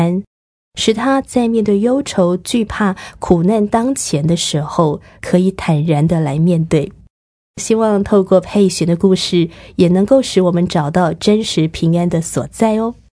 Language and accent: Chinese; China; 我想对我们中国人来说，最注重的除了福气这个福